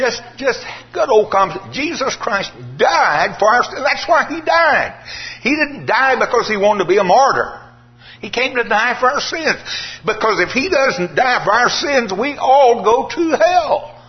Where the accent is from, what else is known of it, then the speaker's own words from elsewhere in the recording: Coleman, Texas, United States; Hey, I come from Coleman, Texas. You go nowhere and turn right to get to Coleman.